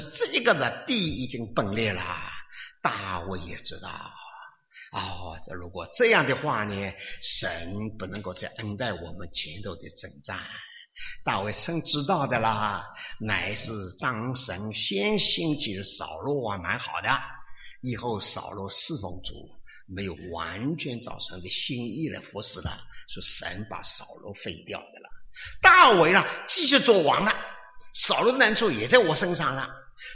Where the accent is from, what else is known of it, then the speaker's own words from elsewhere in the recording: China; 我们是中国人，我是中国人，我要知道我中国的历史。